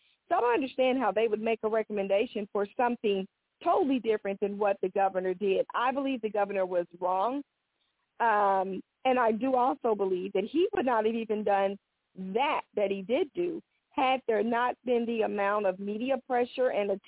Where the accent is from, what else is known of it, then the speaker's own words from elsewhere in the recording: Tulsa, Oklahoma, United States; I'm originally from Tulsa, Oklahoma. That's, you know, where I'm born, was born and raised in the state of Oklahoma.